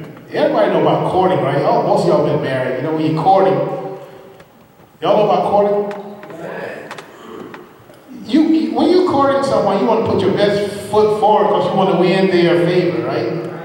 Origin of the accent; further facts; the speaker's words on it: the South, United States; Now, what as a kid growing up, you know, I grew up in the South.